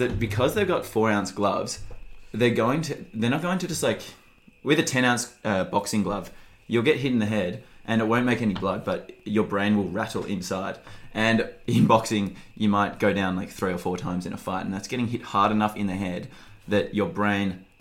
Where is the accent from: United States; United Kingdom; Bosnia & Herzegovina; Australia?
Australia; Melbourne, Victoria; And then I came back when Ronda, because we're from Melbourne, and Ronda fought in Melbourne against Holly Holm.